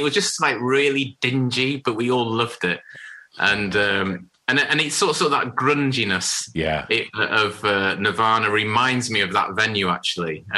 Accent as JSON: {"language": "English", "town": "Harrogate", "region": "Yorkshire and the Humber", "country": "United Kingdom", "tie": "born or raised there", "said": "So originally I grew up in Harrogate in Yorkshire."}